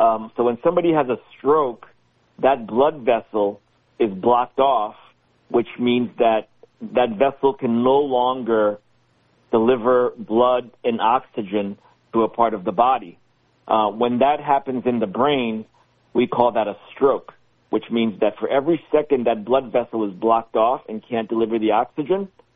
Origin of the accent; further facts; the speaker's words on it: New York, United States; So, yeah, I grew up right here in the Hudson Valley. I grew up in Rockland County, went to the East Ramapo schools